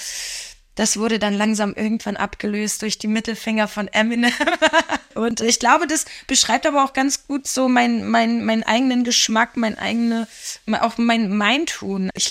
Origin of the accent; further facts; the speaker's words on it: Germany; weil ich einfach hier in Deutschland aufgewachsen bin. Ich habe natürlich einen sehr deutschen Akzent, was mein Russisch angeht.